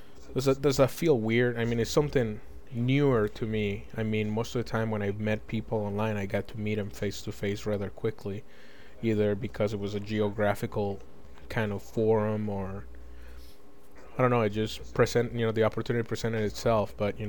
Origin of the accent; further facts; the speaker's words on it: Chicago, Illinois, United States; now in Kansas City, United States; So I really have a, you know, a point of view from the Midwest. I mean, I'm from Chicago. That's just who I am, and the Midwest is a, you know, completely different thing.